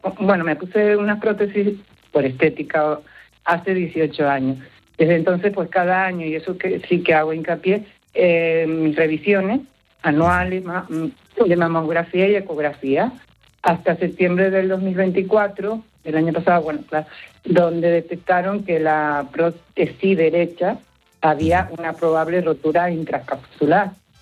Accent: Tenerife, Canary Islands, Spain; accent: Tenerife; yo mido 1,76, mi acento es de Tenerife, canaria guapísima.

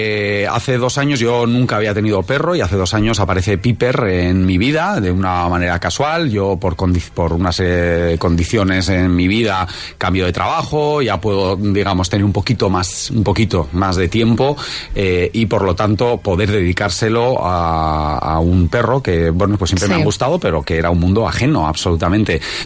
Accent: Basque Country, Spain; el País Vasco, de donde soy yo y de donde es Piper, no existe ninguna playa.

